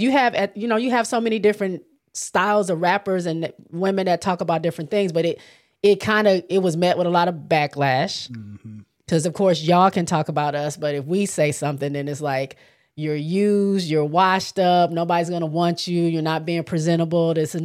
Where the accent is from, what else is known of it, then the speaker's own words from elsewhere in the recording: Michigan, United States; I mean, I'm not from Detroit. I'm from Michigan, but I went to school with a lot of Detroit people